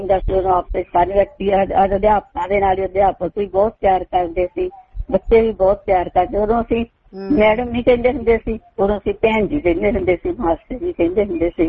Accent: Sur Singh, Punjab, India; ਸਰਕਾਰੀ ਸਕੂਲ ਸਿੰਘ ਪਿੰਡ ਜਿਹੜਾ ਹੁਣ ਬੜਾ ਮਸ਼ਹੂਰ ਹੈ, ਵੈਸੇ ਸੁਰ ਸਿੰਘ ਪਿੰਡ ਹੁੰਦਾ ਸੀ, ਉੱਥੇ ਅਸੀਂ ਰਹਿੰਦੇ ਸੀ ਉਦੋਂ, ਤੇ ਉੱਥੇ ਸੁਰ ਸਿੰਘ ਵਿਚ ਸਕੂਲ ਨਹੀਂ ਸੀ ਹੁੰਦਾ

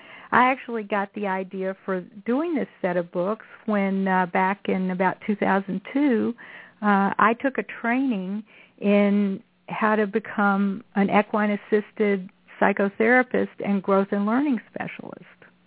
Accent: Lexington, Kentucky, United States; I grew up in Lexington, and so I grew up with all the paintings of the Thoroughbred Champions

